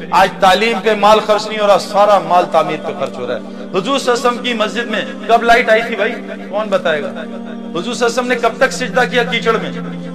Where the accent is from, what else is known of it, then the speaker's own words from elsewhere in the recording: Punjab, Pakistan; میں پنجاب سے ہوں نا, پنجاب میں کلف لگاتے